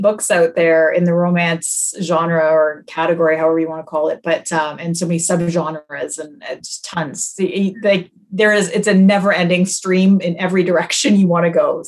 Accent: Canada; I'm Canadian.

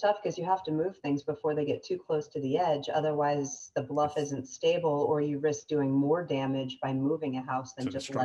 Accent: Nantucket, Massachusetts, United States; I'm actually from Nantucket, and that is a massive concern on the island.

